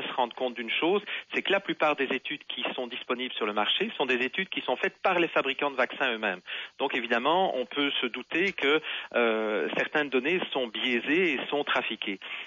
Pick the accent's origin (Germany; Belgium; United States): Belgium; now in Quebec, Canada; je suis un Belge émigré au Québec depuis 6 ans